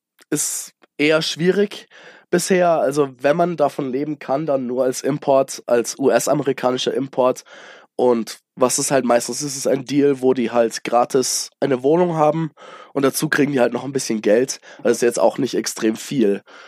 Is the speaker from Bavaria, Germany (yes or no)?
yes; Munich, Bavaria, Germany; born there; als gebürtiger Münchner